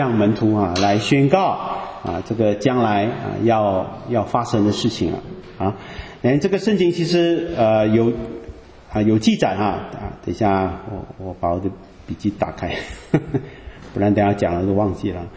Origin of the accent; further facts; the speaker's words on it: Malaysia; 我是马来西亚人就是你知道我们这些民间信仰有很多习俗的